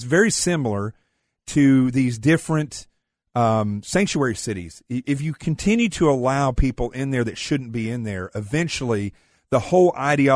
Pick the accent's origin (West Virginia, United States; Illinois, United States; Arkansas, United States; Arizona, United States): Arkansas, United States; This is a redneck explanation, or really hillbilly, because I'm from Arkansas in the Ozarks.